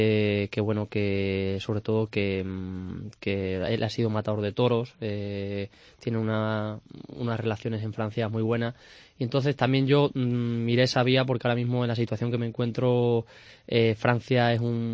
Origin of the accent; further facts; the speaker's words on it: Cáceres, Extremadura, Spain; el poder volver a hacer el pasillo en mi tierra, en Cáceres